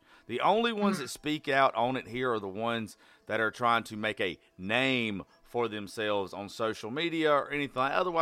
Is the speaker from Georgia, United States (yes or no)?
yes; Georgia, United States; So I grew up in South Georgia.